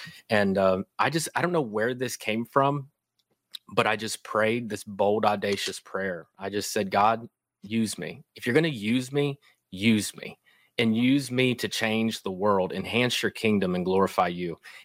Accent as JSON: {"language": "English", "region": "Kentucky", "country": "United States", "tie": "born or raised there", "accent": "Kentucky", "said": "And that's why I have this Kentucky accent, by the way. And so born and raised in Kentucky."}